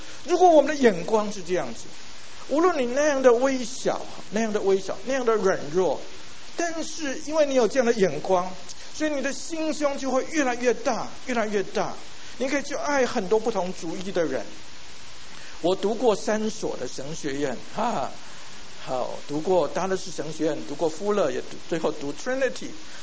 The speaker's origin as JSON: {"language": "Chinese", "town": "Hualien", "region": "Hualien County", "country": "Taiwan", "tie": "born or raised there", "first_language": "Taiwanese Hokkien", "second_language": "Chinese", "said": "我老家在花莲，我们小的时候都是讲台语的啊，台湾威，我们在学校里面也是讲台湾威哈，所以我们不会讲国语的哈，不会讲 Mandarin， 不会讲华语"}